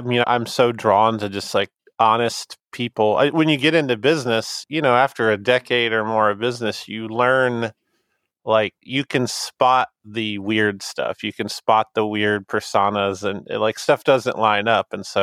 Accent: Alabama, United States; Because I grew up in Northwest Alabama in a really small kind of rural farming area.

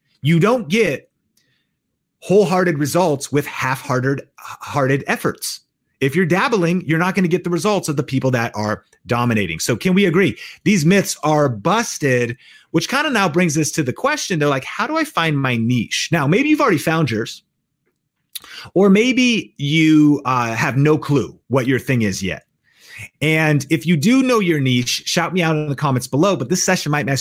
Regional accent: Marysville, Washington, United States; Where I grew up in Seattle, up in Marysville, Washington, there was espresso stands on every corner.

